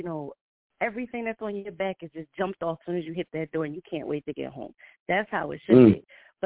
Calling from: New Jersey, United States; I'm calling from Jersey … COO of Fano Music and Di Bernardo Productions.

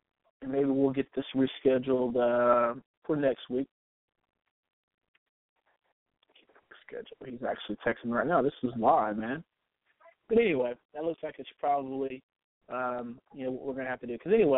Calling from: California, United States; I am calling from California, so it's kind of interesting that I'm actually here, right in the heart of a lot of things going on

